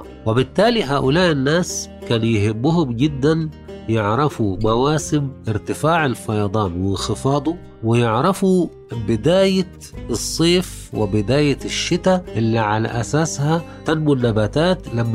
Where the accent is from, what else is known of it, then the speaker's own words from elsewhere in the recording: Egypt; إحنا عندنا في مصر أقدم مرصد فلكي على الإطلاق في العالم كله